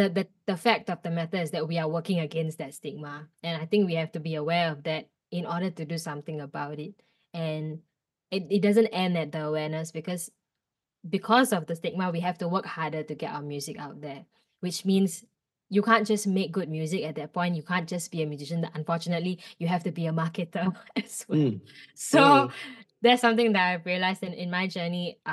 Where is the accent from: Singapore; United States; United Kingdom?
Singapore; the Singaporeans were very, very proud that I'm from Singapore